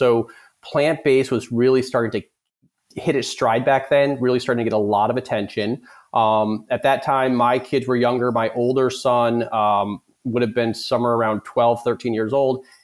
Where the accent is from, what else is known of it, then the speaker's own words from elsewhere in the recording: East Coast, United States; I'm from the East Coast. So I sold out my share of that partnership to my business partner, moved back to the East Coast